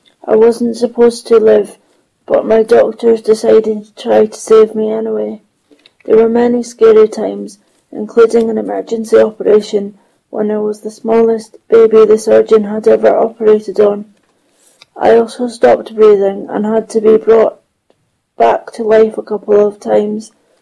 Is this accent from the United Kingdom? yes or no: yes; Aberdeen, Scotland, United Kingdom; born there; I was born in Aberdeen, northeast Scotland.